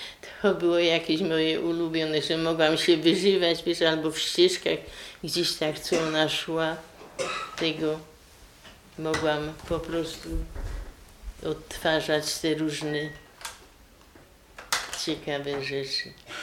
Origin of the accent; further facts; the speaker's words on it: Bystra, Silesian Voivodeship, Poland; bo ja pochodzę też z pięknej wioski Bystrej koło Bielska